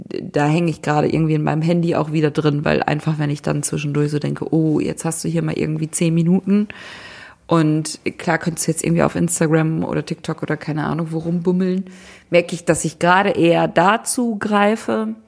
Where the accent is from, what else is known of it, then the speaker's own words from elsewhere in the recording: Germany; da müssen wir als Deutsche echt noch ein bisschen dran